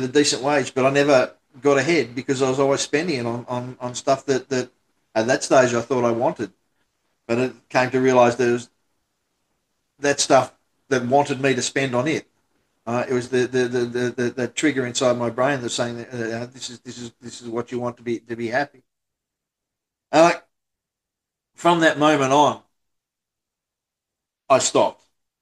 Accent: Australia; I'm Australian, so there'll be profanity littered through it, left, right, and centre.

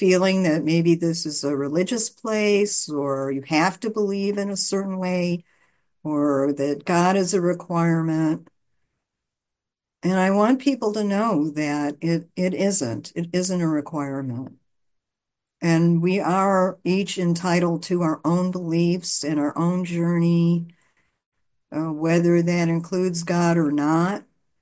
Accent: Los Angeles, California, United States; I'm an addict and I'm from Los Angeles. And I'm glad to be here today.

